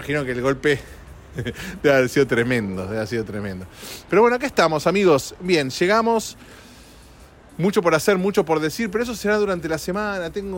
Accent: Argentina; Llego a mi país de origen, Argentina.

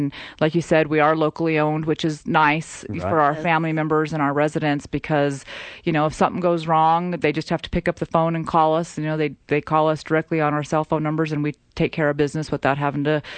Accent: New Mexico, United States; Born and raised in New Mexico, so you have to love it here to stay this long, right?

